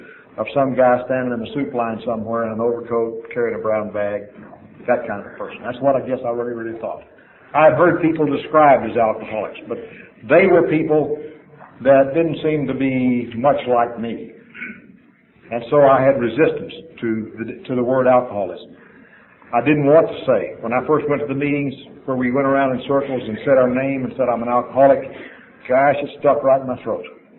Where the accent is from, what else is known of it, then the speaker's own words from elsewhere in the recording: Texas, United States; I'm a Texan. I'm from a different country than you.